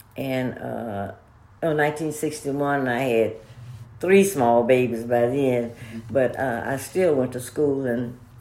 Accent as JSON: {"language": "English", "town": "Beaumont", "region": "Texas", "country": "United States", "tie": "born or raised there", "said": "I was born in Beaumont, Texas in 1936, and I grew up there also."}